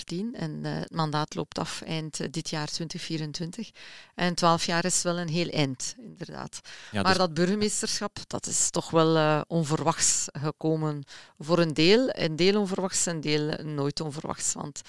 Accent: Denderleeuw, East Flanders, Belgium; now in Haaltert, Belgium; ik ben opgegroeid in de regio natuurlijk. Ik ben opgegroeid in Denderleeuw, een buurgemeente van Haaltert. En ons papa en grootouders, grootmoeder, waren afkomstig van Denderauten. Dus ik ben helemaal geboren en getogen daar in de regio.

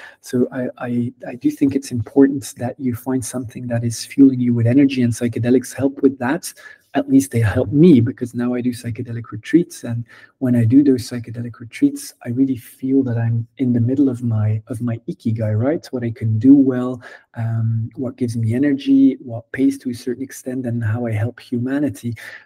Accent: Belgium; I'm from Belgium, you're originally from Holland. I can drive 30 minutes to Holland

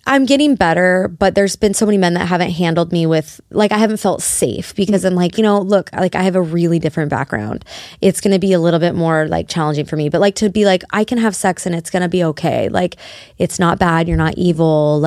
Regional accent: Las Vegas, Nevada, United States; also born or lived in Seattle; I was basically raised in Vegas. I was born in Seattle, but pretty much my whole life.

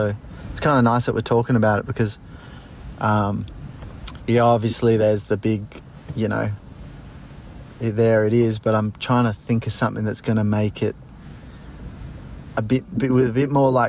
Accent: Australia; I'm from Australia. I don't know this rule.

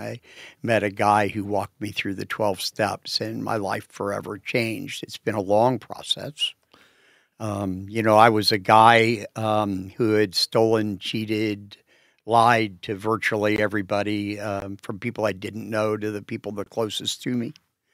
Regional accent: Lafayette, Indiana, United States; I was born in Lafayette, and I spent most of my early life there.

